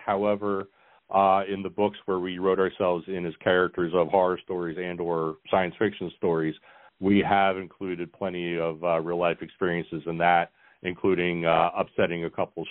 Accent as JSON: {"language": "English", "region": "Pennsylvania", "country": "United States", "said": "We're all from Pennsylvania. We all know someone who has a Bigfoot story."}